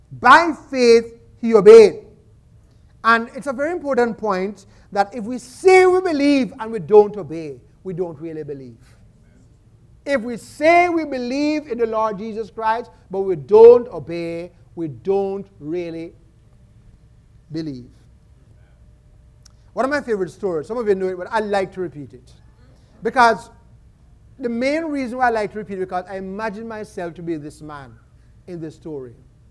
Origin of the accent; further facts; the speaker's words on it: Jamaica; You know, some of you know I'm from Iamica, which means the land of water.